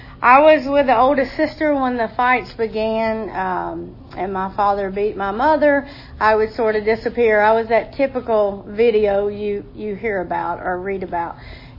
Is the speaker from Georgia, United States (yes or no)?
yes; Cartersville, Georgia, United States; also born or lived in Rome; I was born in Rome. We grew up in the big city of Cartersville, Georgia, Bartow.